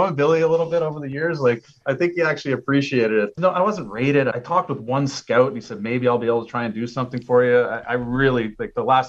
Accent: Oshawa, Ontario, Canada; I was golfing with my buddies in my hometown of Oshawa

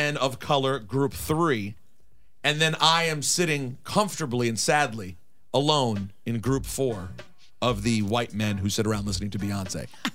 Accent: New York, United States; now in Virginia, United States; I listen all day, every day in Virginia. I'm from New York. I miss Hot 97 so much.

